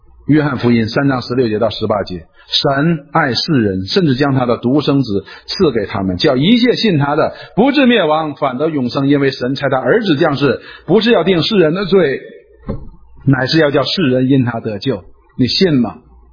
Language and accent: Chinese; Northeast China, China; 我们东北人叫里外三新